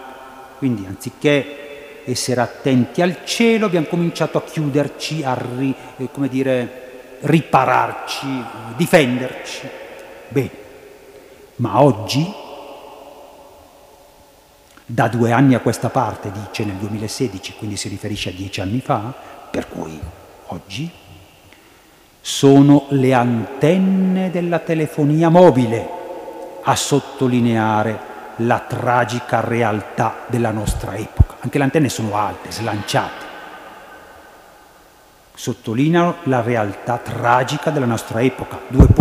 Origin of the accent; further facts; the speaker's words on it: Lumezzane, Lombardy, Italy; quando eravamo bambini, io sono di Lumezzane, voi sapete che i vecchi di Lumezzane hanno un dialetto tutto aspirato.